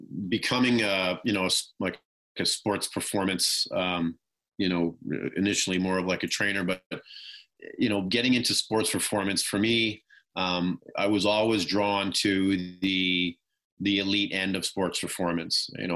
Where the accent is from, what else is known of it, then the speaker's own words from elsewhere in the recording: British Columbia, Canada; Growing up, not too far from Vancouver, I probably grew up about 30 minutes at that point outside of Vancouver.